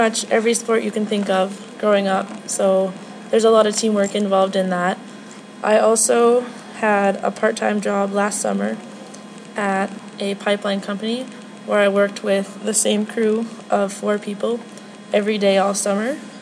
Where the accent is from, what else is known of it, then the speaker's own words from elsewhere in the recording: Whitecourt, Alberta, Canada; born there; now in Edmonton, Canada; I was born in Whitecourt, Alberta, but now I live in Edmonton. I go to school at the University of Alberta in the nutrition major program, as I plan on being a dietitian in the future. I'm 19 years old